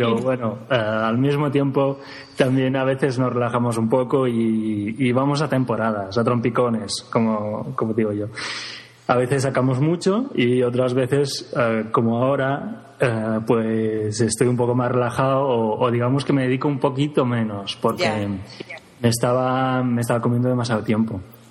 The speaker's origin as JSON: {"language": "Spanish", "town": "Girona", "region": "Catalonia", "country": "Spain", "said": "no soy exactamente de Granada, soy de Girona, y ahora este acento sí que es más de allí, ¿verdad?"}